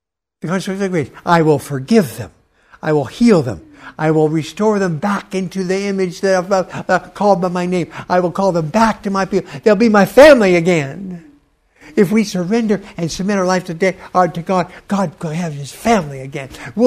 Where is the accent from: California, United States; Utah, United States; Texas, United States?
California, United States; Los Angeles; I grew up in Los Angeles with all my boys.